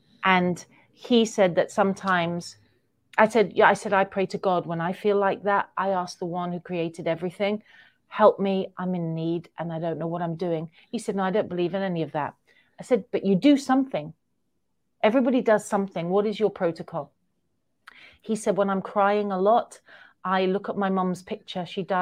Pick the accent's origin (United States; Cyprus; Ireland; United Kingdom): United Kingdom; Manchester, North West England; when he found out I was from Manchester, he's like, "Oh, that's amazing. And I'm really, really sorry."